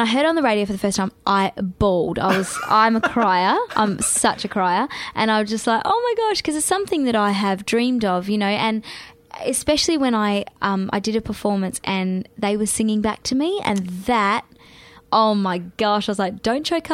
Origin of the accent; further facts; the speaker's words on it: Australia; I was like, I want to hear my accent. I just miss so much. Australia's just the best place.